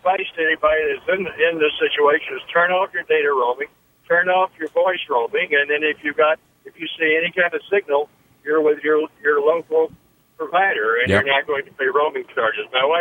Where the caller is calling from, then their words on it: Rochester, New York, United States; I'm calling from in transit from Rochester.